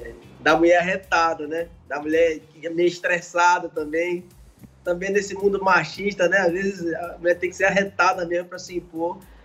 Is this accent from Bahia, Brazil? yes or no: yes; Bahia, Brazil; pra quem não sabe, eu sou baiano, né? E aqui na Bahia, né?